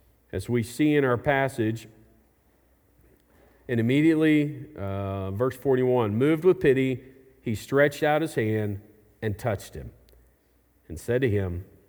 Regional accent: Springdale, Arkansas, United States; I grew up in Springdale. When I graduated from Springdale, it was an all-white community.

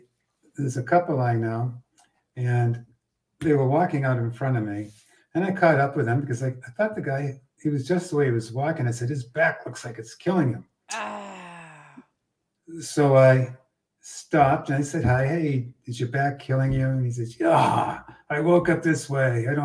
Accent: Bridgewater, Massachusetts, United States; I was today, you know, I grew up in Bridgewater, Mass.

